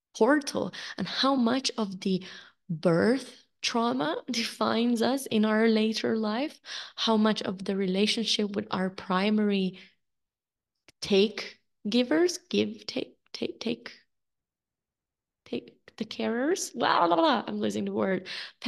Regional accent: Slovenia; I never really felt a sense of belonging in my home country of Slovenia.

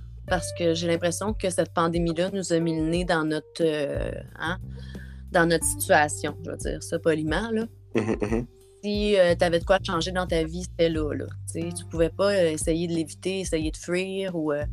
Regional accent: Quebec, Canada; accent: Quebecois; on a été rabaissés pour notre accent québécois et on a voulu se le réapproprier.

